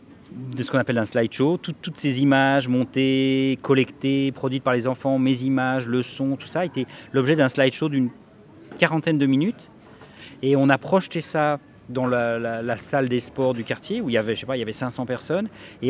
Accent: Burkina Faso; moi je suis de Burkina.

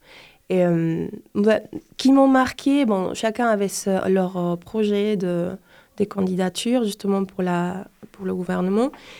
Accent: Venezuela; French is a second language; now in France; comme vous voyez, mon prénom, il n'est pas très français. Donc, je viens du Venezuela, en Amérique du Sud. Et j'ai 30 ans

